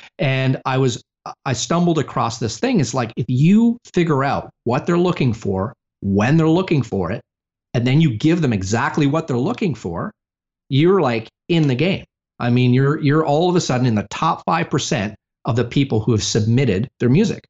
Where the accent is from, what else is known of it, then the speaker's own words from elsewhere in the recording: Ontario, Canada; now in United States; I'm originally from Canada. Mm-hmm. And I was in the woods outside of Ottawa in this cabin on a lake.